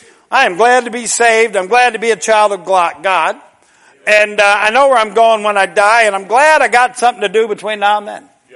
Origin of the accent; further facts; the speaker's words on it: Tennessee, United States; It reminds me, I'm from Middle Tennessee originally, and it's not it's not mountainous like just west of here, but it kind of smooths out and it gets just real pretty like this